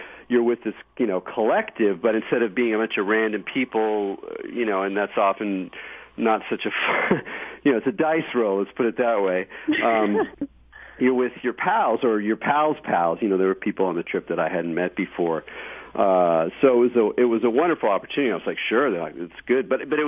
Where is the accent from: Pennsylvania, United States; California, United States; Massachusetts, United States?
California, United States; You know, as a Californian